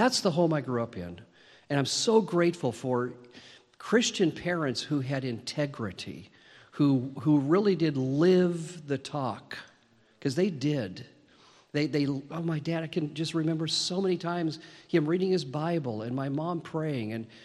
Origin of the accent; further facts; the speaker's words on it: Spokane, Washington, United States; Sadly, the church I grew up in Spokane, although a good church in many ways, it was a typical Baptist church